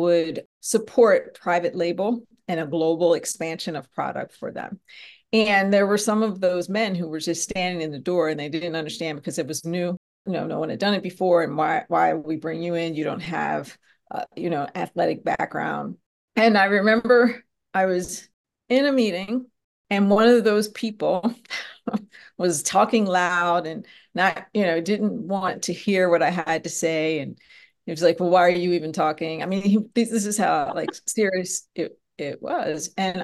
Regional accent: Conshohocken, Pennsylvania, United States; So I grew up, you said we went to school in Lafayette Hill, but I grew up in Conshohocken. So Conshohocken, Lafayette Hill, they're close, very different demographics, right? Conshohocken is working class, mostly row homes

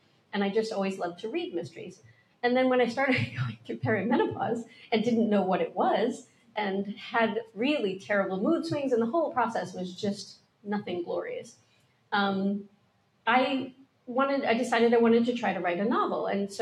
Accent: New Jersey, United States; I grew up in South Jersey

